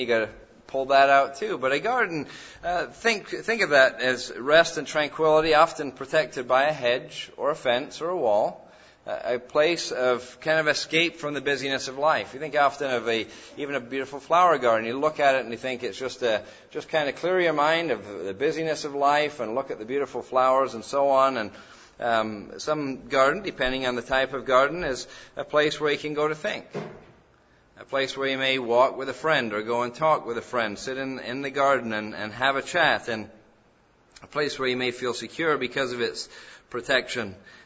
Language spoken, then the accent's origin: English; England, United Kingdom; now in Canada; When I was raised in England, the garden was what we would call the yard.